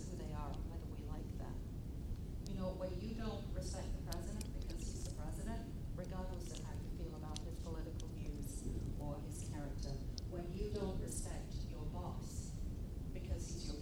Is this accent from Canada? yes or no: no; England, United Kingdom; now in United States; Growing up in England, I remember hearing you shouldn't praise kids too much because they become precocious. I think in America, we've probably gone to the other extreme now.